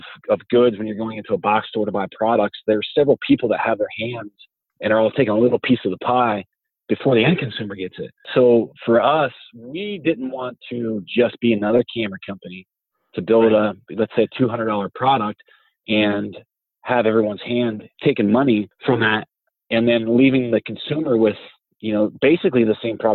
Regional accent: Ohio, United States; As I said, I'm from Ohio, still reside in that same area, Northeast Ohio.

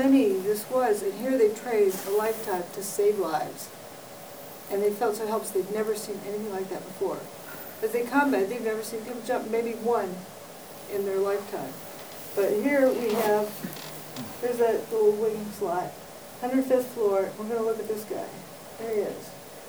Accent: Vancouver, British Columbia, Canada; Vancouver, British Columbia.

